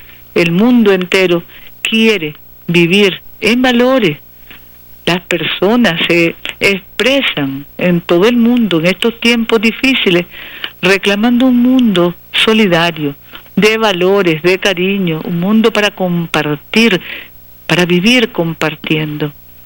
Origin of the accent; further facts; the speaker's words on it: Nicaragua; amor nicaragüense por gracia de Dios, amor y orgullo patrio. Somos un pueblo grande, somos el pueblo de Rubén Darío